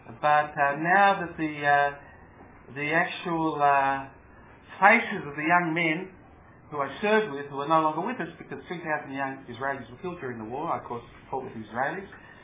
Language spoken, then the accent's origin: English; Melbourne, Victoria, Australia; And my growing up in Melbourne, being born here in 1953, and having fought in the war in 1973 when I was 20 years of age, and today I'm 46